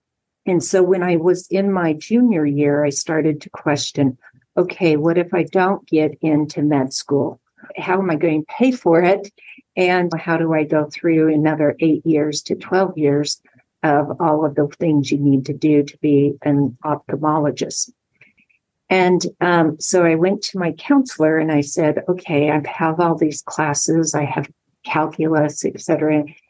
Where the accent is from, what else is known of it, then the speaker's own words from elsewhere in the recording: Utah, United States; I grew up in Utah